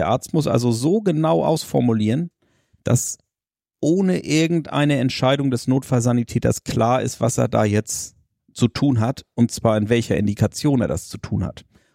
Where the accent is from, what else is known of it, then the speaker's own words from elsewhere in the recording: Lübeck, Schleswig-Holstein, Germany; Ich komme aus Lübeck